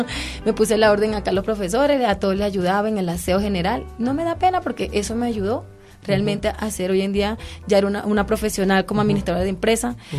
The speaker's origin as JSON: {"language": "Spanish", "region": "La Guajira", "country": "Colombia", "moved": "as an adult", "lives_now": "Bogotá, Colombia", "said": "Cuando realmente sentí esa situación fue cuando me vine de La Guajira."}